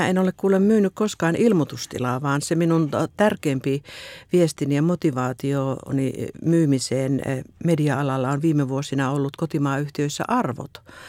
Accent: Kaavi, North Savo, Finland; No pienenä tyttönä asuin maaseudulla. Synnyin Kaavilla. Siellä isän ja äidin kanssa asuin ja sisareni kanssa.

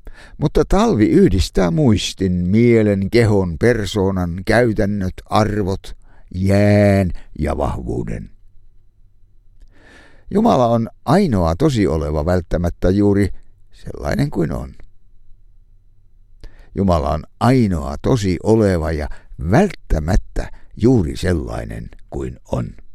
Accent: Enonkoski, South Savo, Finland; born there; synnyin seudullani Enonkoskella.

